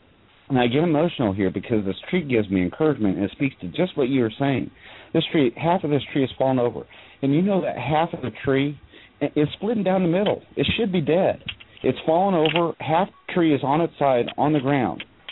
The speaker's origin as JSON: {"language": "English", "region": "Indiana", "country": "United States", "tie": "born or raised there", "said": "I've been born and raised in Indiana. It's nothing but flat country, corn and beans."}